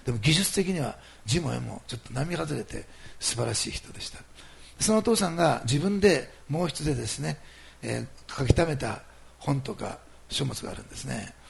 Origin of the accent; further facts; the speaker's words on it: Osaka, Japan; 途中から大阪が私の実家で、私の両親も入ってきて連れてきたんですね。